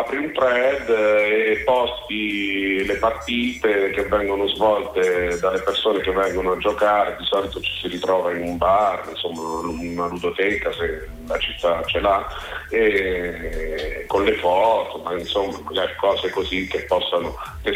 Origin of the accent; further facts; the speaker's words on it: Termoli, Molise, Italy; Io che sono molisano di Termoli, sto cercando di fondare un club qui da me